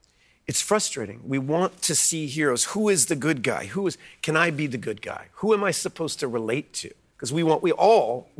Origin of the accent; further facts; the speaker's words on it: United States; And that I'm an American.